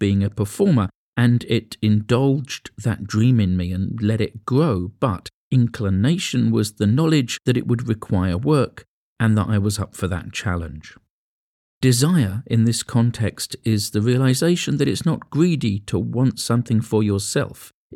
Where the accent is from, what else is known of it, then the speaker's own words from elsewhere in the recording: Edmonton, London, United Kingdom; I'm from North London. All right, North East London, but still. Proud to say, I was born in London's stabbiest borough, and 55 years later it still holds that crown.